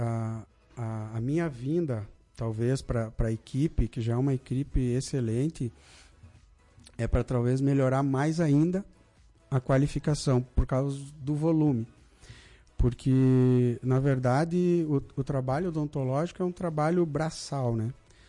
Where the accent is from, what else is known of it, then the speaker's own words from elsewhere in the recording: Lagoa Vermelha, Rio Grande do Sul, Brazil; para me dedicar à minha cidade natal.